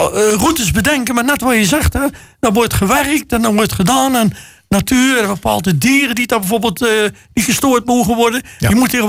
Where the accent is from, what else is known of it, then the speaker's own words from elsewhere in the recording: Netherlands; we zijn toch Nederlanders